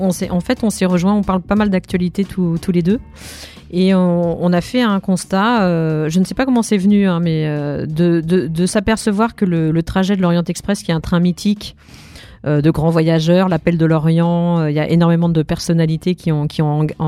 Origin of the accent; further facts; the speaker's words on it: France; Alors, évidemment, on est Français